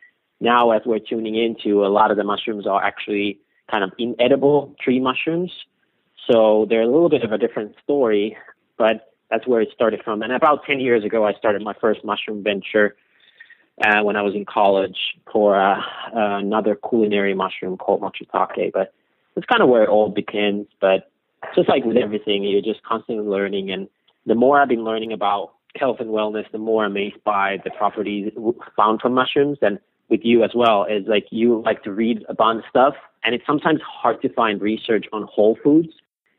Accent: Finland; born or raised there

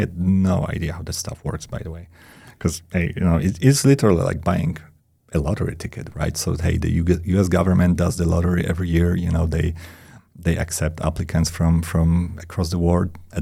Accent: South Poland, Poland; accent: Polish; English is a second language; also born or lived in Krakow; So my accent comes from Poland. Okay. I was born and raised in Poland, South Poland, actually, near the border with Czech Republic.

